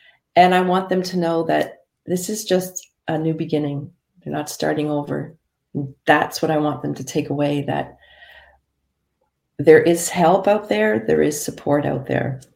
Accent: Canada; now in United States; And I am born and raised in Canada

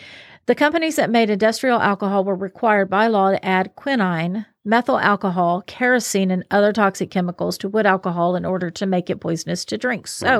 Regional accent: Kentucky, United States; And I'm from Kentucky, so I'm quite certain that some of my family was in the backwoods and the hollows.

